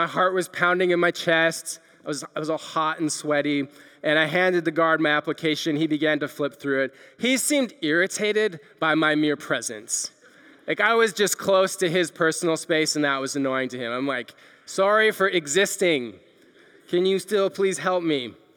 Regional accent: Canada; now in United States; I'm from Canada, and several years ago, I had to apply for a work visa so that I could stay in the United States.

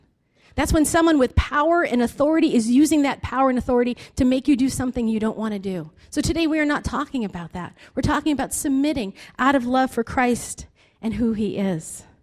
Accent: Lowell, Massachusetts, United States; I'm a terrible driver. I grew up in Lowell, took buses.

